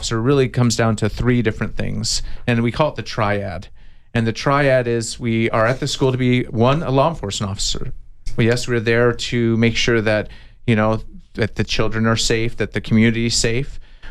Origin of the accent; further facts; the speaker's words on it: Tucson, Arizona, United States; I've been in Tucson my whole life, born and raised.